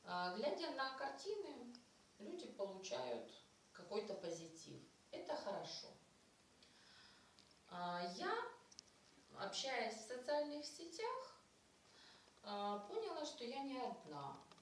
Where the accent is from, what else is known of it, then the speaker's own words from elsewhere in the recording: Ukraine; я из Украины.